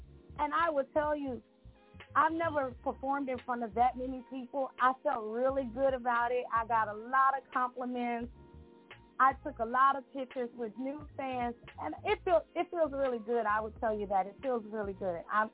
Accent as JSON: {"language": "English", "region": "Mississippi", "country": "United States", "lives_now": "Dallas, United States", "said": "I'm from Mississippi, but Dallas is where I live now. Mississippi is my home state. That's the song … that I wrote is about the state that I'm from."}